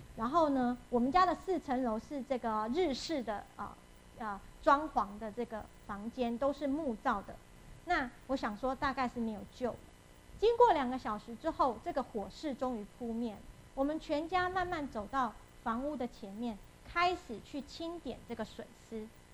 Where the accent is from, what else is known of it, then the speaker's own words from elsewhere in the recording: China; 我们中国人很相信这个食补嘛